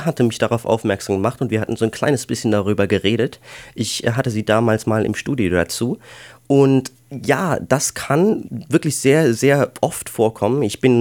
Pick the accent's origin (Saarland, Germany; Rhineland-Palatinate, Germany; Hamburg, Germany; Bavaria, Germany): Saarland, Germany; now in Brisbane, Australia; ich komme aus dem wunderschönen grünen Saarland.